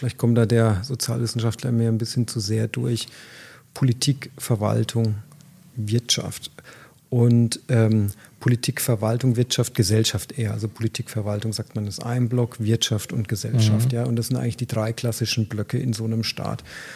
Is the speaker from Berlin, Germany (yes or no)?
no; Sinnberg, Bavaria, Germany; Sinnberg ist eher meine alte Heimat.